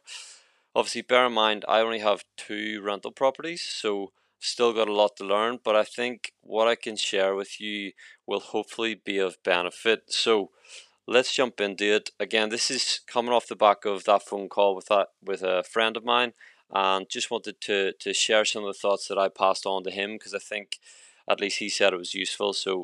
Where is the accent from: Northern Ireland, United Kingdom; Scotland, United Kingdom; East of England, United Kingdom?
Northern Ireland, United Kingdom; Obviously, I'm from Northern Ireland, but I think a lot of this will resonate and be applicable in the whole of the UK.